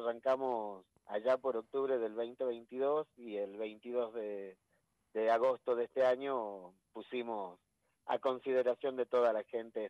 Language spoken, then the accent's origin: Spanish; Jujuy, Argentina; moved away; Hace 20 años, cuando yo me fui de Jujuy, escuchar una orquesta de estas dimensiones era imposible, totalmente imposible en mi provincia.